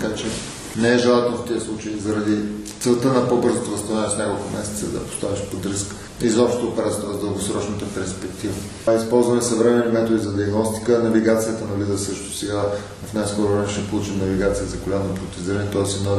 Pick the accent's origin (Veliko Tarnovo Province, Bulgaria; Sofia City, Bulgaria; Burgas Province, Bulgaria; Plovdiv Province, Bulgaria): Veliko Tarnovo Province, Bulgaria; Veliko Tarnovo; имам практика в страната, в няколко града в страната, включително в моя роден град Велико Търново